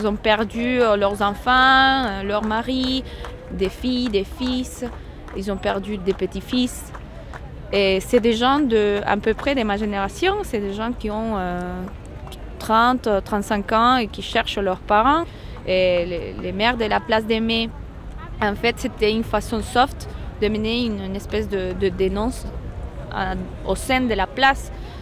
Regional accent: Ecuador; also born or lived in Argentina; je viens de l'Équateur.

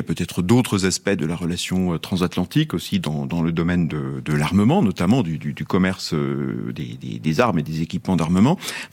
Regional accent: France; nous sommes français

